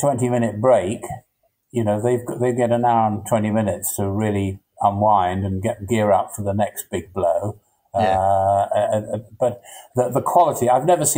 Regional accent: England, United Kingdom; But I'm English. I feel English, and the way my mind works is kind of what is Englishness?

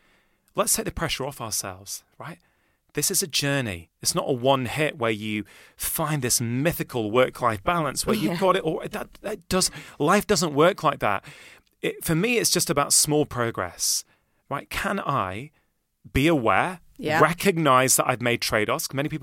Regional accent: Manchester, North West England, United Kingdom; Listen, you know, I grew up in Manchester.

